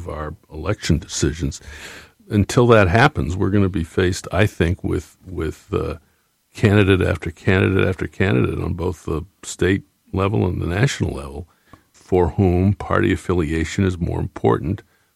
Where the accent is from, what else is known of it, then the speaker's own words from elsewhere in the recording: Bangor, Maine, United States; grew up in Bangor, and, you know, it was, I think, the most formative part of my growing up was not just growing up in Bangor, but it was working with and for Mainers like Ed Muskie.